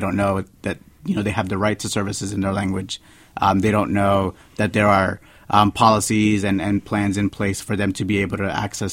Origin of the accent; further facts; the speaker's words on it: Perth Amboy, New Jersey, United States; We grew up in Perth Amboy, New Jersey, a heavily Hispanic city in New Jersey.